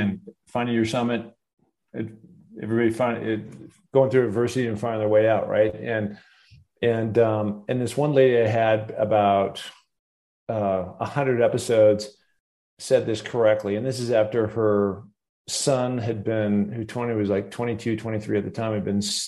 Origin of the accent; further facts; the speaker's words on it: Seattle, Washington, United States; By the way, I'm from Seattle, so I know all about rain.